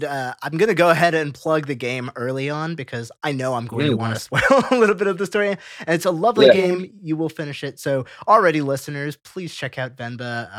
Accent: United States; born there; I'm second generation. I was born in America. My parents are from Andhra Pradesh, so I'm used to Telugu movies and music

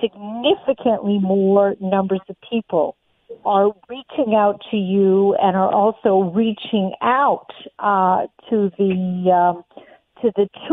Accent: Canada; now in United States; I'm Canadian, and I would like to think that we are definitely a kinder, gentler country where people don't have to worry about healthcare

